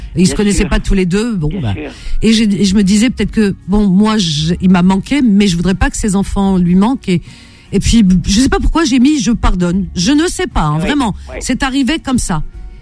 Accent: Cherchell, Tipaza Province, Algeria; born there; en Algérie, Cherchel, puis Alger. Cherchel, c'est ma ville natale.

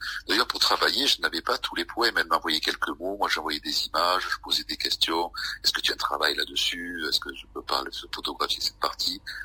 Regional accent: L'Isle-sur-la-Sorgue, Provence-Alpes-Côte d'Azur, France; je suis natif de Ville-sur-Sorgue, le village de René Char.

